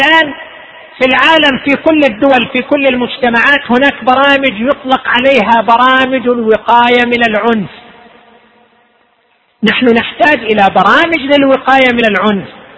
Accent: Qatif, Eastern Province, Saudi Arabia; أنه عندنا في القطيف محل لبيع الشاورما في السوق

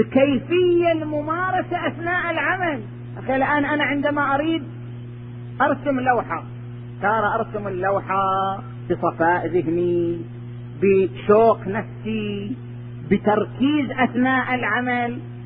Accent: Qatif, Eastern Province, Saudi Arabia; والحمد لله الجمعية الخيرية عندنا بالقطيف في هذه السنوات الأخيرة

